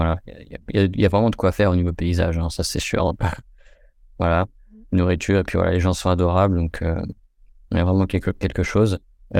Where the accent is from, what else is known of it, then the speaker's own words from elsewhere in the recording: France; alors je sais pas si c'est moi personnellement ou c'est en tant que français ou en tant qu'occidental